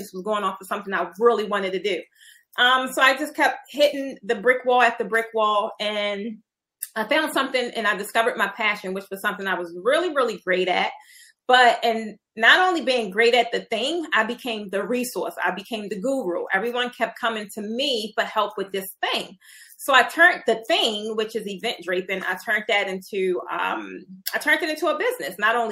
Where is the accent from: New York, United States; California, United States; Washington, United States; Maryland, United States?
Maryland, United States; Baltimore; I'm originally from Baltimore.